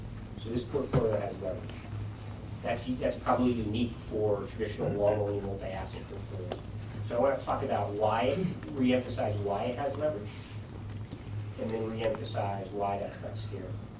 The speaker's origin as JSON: {"language": "English", "country": "Ireland", "said": "I can say that because I'm Irish"}